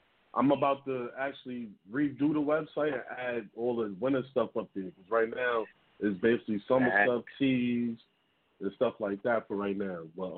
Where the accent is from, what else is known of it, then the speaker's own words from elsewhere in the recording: Brooklyn, New York, United States; This is the CEO of Capital Clothing from Brooklyn, New York. You know what I mean? We now residing in Harlem.